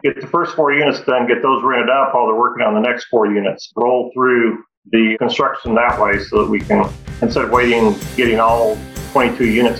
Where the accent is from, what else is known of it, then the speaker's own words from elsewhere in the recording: Houston, Texas, United States; also born or lived in Kansas City, United States; I'm from Houston, Texas.